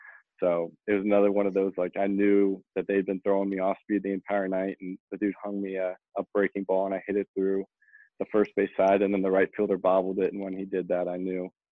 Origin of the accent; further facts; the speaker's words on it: Indiana, United States; because obviously growing up in Indiana, that's where they play the state championship game